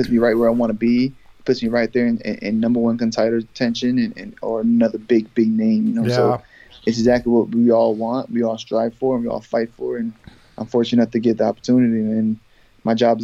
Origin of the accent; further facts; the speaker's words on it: Tampa, Florida, United States; Like I grew up in Tampa, Florida